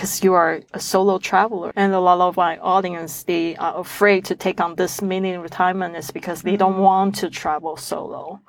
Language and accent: English; Taiwan; I was growing up in Taiwan, so I just slept through with it.